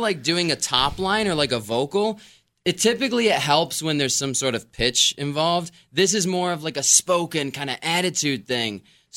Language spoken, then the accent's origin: English; Rochester, New York, United States; I'm here in the studio in Rochester. I grew up here, so